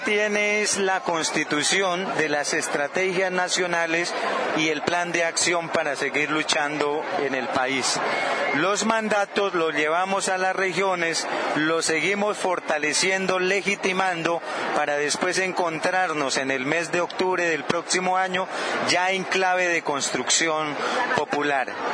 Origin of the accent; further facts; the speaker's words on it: Colombia; como colombianos y colombianas tenemos